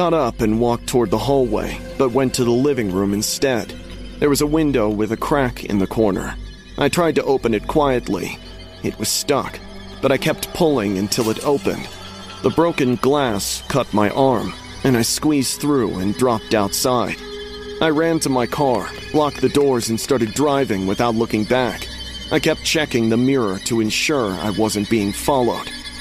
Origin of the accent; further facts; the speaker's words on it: Columbus, Ohio, United States; moved away as an adult; I'm from Columbus, Ohio. I moved to Pittsburgh for college when I was 19, and it was honestly the worst decision I ever made.